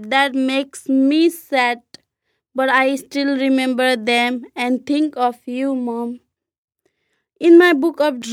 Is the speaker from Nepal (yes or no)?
yes; Nepal; I'm from Nepal.